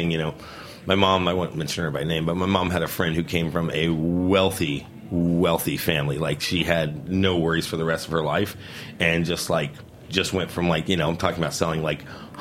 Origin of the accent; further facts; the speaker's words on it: West Palm Beach, Florida, United States; I grew up in West Palm Beach.